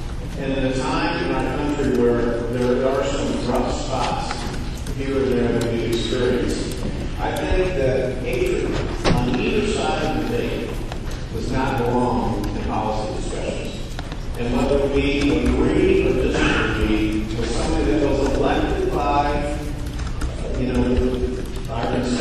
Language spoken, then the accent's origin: English; Washington, Missouri, United States; where I grew up in Washington, St. Louis, I never thought I would be standing here today.